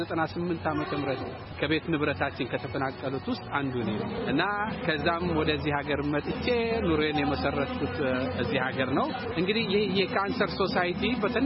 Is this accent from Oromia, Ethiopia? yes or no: no; Dire Dawa, Ethiopia; moved away as an adult; also born or lived in Dessie; የተወለድኩት ደሴ ነው ያደግኩት ደግሞ ድሬዳዋ ነው።